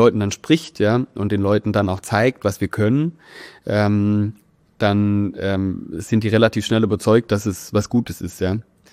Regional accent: Esslingen, Baden-Württemberg, Germany; jetzt in meiner Heimatstadt in Esslingen

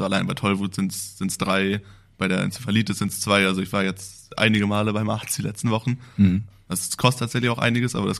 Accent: Greifswald, Mecklenburg-Vorpommern, Germany; now in Elmshorn, Germany; Ich komme ja ursprünglich nicht aus Hamburg, sondern aus Mecklenburg-Vorpommern, aus Greifswald. Mhm. Bin jetzt hier nach Elmshorn gezogen, die 2 Jahre.

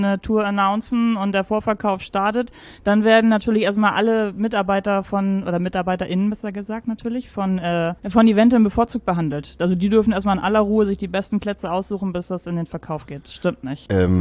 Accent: Mecklenburg-Vorpommern, Germany; born there; also born or lived in Stuttgart; now in Hamburg, Germany; Ich bin keine Ur-Hamburgerin. Ich bin zugezogen, in erster Generation zugezogen. Ich komme gebürtig aus MacPom. Damals war das ja sogar noch DDR.

